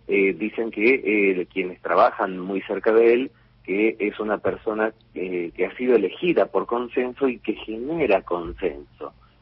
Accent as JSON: {"language": "Spanish", "town": "San Miguel de Tucumán", "region": "Tucumán", "country": "Argentina", "said": "Sí, del barrio de Villa Alem, tradicional."}